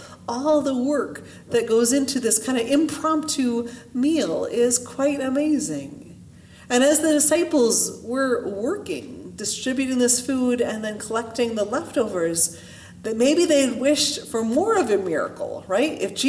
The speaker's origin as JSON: {"language": "English", "town": "Clyde", "country": "United States", "tie": "born or raised there", "said": "My hometown of Clyde, when I lived there, was 5,000 people."}